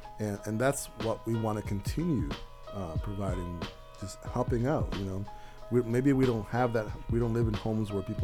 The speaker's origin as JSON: {"language": "English", "town": "Norwalk", "country": "United States", "tie": "born or raised there", "said": "I remember our home in Norwalk, growing up on Ely Avenue, it was a home where many of not only our family members came to for the first time"}